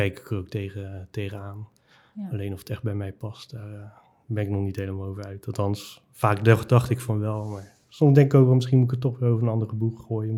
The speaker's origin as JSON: {"language": "Dutch", "town": "Vlaardingen", "region": "South Holland", "country": "Netherlands", "tie": "born or raised there", "said": "Ja, geboren en getogen in Vlaardingen, ja."}